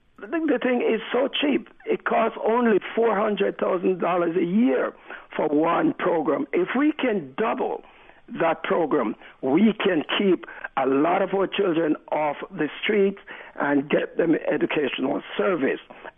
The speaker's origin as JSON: {"language": "English", "country": "Jamaica", "moved": "yes", "lives_now": "Brooklyn, United States", "said": "Brian, 33 years ago, I immigrated to Brooklyn from Jamaica, West Indies. And for the last 33 years, I have been living in the East Flatbush area."}